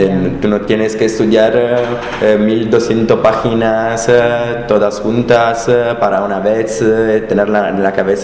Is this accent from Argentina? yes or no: no; Italy; Spanish is a second language; yo soy italiano